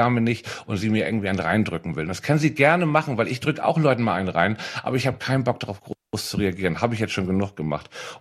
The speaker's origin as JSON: {"language": "German", "region": "Hamburg", "country": "Germany", "tie": "born or raised there", "said": "mal was Geiles für Hamburg zu tun und irgendwas zu machen für meine Heimatstadt"}